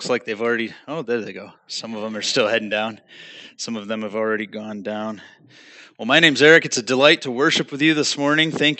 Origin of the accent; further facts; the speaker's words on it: New York, United States; Well, I grew up in Western New York in a small town near Buffalo. I studied at the University at Buffalo, and then I lived in the city there for a few years.